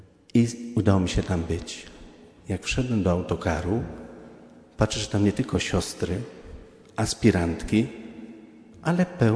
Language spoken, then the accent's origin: Polish; Katowice, Silesian Voivodeship, Poland; W pewnym momencie znalazłem się tu w Katowicach. Jest to moja rodzinna miejscowość. Jestem z Kostuchny.